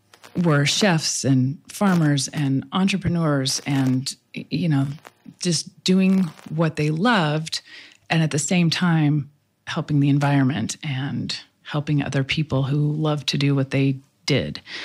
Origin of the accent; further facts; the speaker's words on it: Butte, Montana, United States; also born or lived in Divide / Whitehall; Well, we moved into Butte when I was in sixth grade. We lived around Butte before that. We lived in Divide and Whitehall, and moved into Butte in sixth grade.